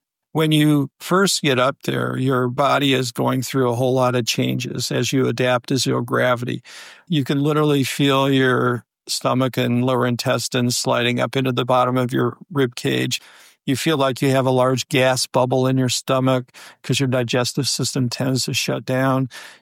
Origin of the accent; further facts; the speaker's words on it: Valparaiso, Indiana, United States; I'm originally from Valparaiso, Indiana, and was part of the group that helped launch the first space shuttle missions.